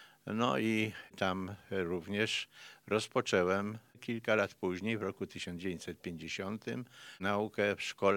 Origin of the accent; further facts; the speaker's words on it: Kraków, Lesser Poland, Poland; born there; jestem urodzonym Krakusem, ale przez całkiem przypadek, ponieważ pewno poczęty zostałem w Poznaniu w roku 1943.